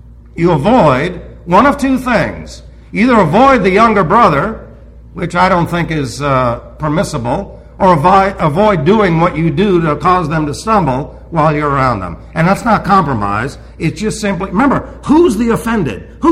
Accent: Queens, New York, United States; And, of course, I'm over the bridge. I came from Queens.

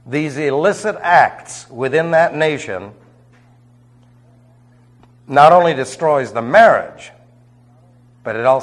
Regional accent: New York City, New York, United States; I lived in New York City. I was raised in New York City.

